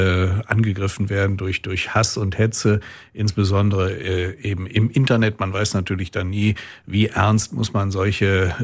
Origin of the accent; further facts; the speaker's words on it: Wuppertal, North Rhine-Westphalia, Germany; born there; Ich bin überzeugter Wuppertaler, in Wuppertal geboren und nach immer einigen Jahren, die ich die Stadt mal verlassen musste, zum Beispiel während meines Studiums oder meiner Bundeswehrzeit, bin ich dann immer wieder nach Wuppertal zurückgekehrt und ja, ich liebe diese Stadt.